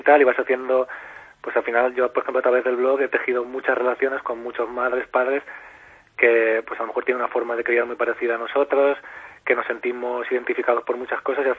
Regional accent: Valencian Community, Spain; now in Madrid, Spain; como soy valenciano y vivo en Madrid

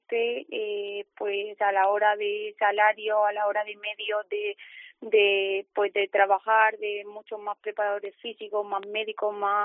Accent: Extremadura, Spain; Porque al final mi tierra es para mí lo es todo, al final de allí es toda mi familia, de allí es Extremadura y lo tengo siempre muy presente.

